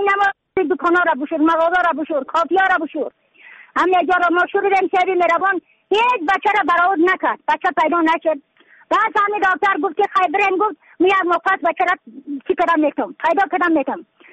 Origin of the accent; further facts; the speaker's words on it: Badakhshan, Afghanistan; از بدخشان هستم، مرکز بدخشان